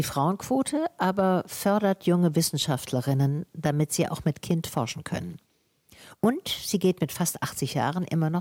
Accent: Tübingen, Baden-Württemberg, Germany; Ich bin ja aus Tübingen, ich habe Verwandtschaft in Tübingen und eine gute Freundin.

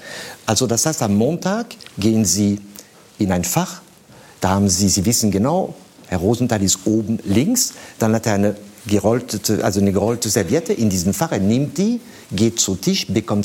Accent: France; Bei uns in Frankreich haben wir eine Sitte.

